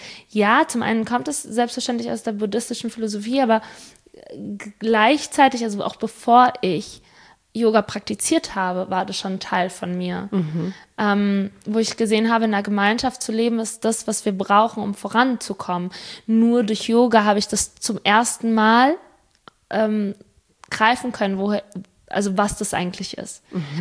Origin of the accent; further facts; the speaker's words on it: Spain; Aber gut, ich bin Spanierin.